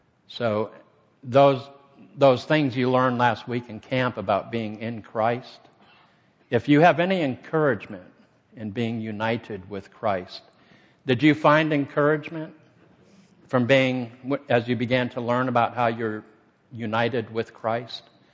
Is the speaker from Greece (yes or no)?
yes; Northern Greece, Greece; He's from the South Greek, I'm from Northern Greek.